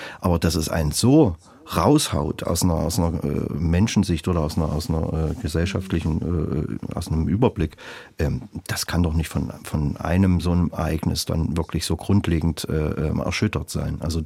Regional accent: Sondershausen, Thuringia, Germany; Ich bin in Sondershausen aufgewachsen oder bin dort geboren.

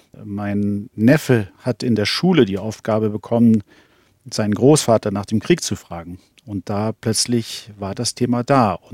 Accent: Hamburg, Germany; born there; Ich bin ja ein gebürtiger Hamburger, aber meine Familie, das sind alles Berliner.

